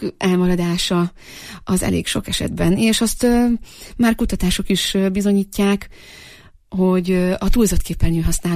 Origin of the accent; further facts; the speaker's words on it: Ipolytarnóc, Nógrád, Hungary; Én Nógrád vármegyéből érkeztem, Ipolytarnócon nőttem fel